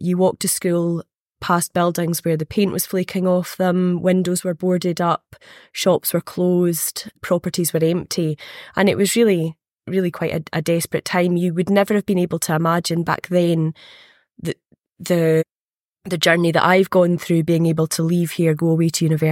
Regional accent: Wigtown, Scotland, United Kingdom; born there; I was born in Wigtown in the mid-80s, and I remember the closure of Bladnoch Creamery and Bladnoch Distillery

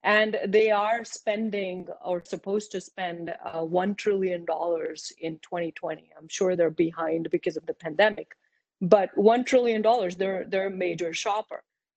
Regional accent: India; what really defines me is actually the fact that I am born and brought up in India.

